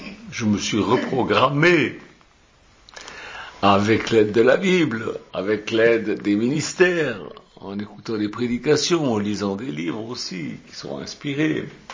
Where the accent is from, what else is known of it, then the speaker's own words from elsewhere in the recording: Switzerland; Alors, quand j'étais gamin en Suisse, à l'école, on passait chaque année une semaine en station de ski